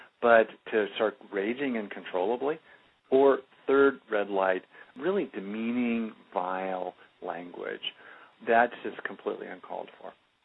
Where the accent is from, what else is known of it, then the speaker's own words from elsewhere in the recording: California, United States; I grew up in California, really weird, you know, in California.